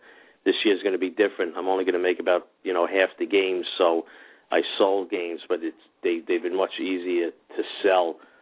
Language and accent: English; South Ozone Park, New York, United States; I'm from South Ozone Park originally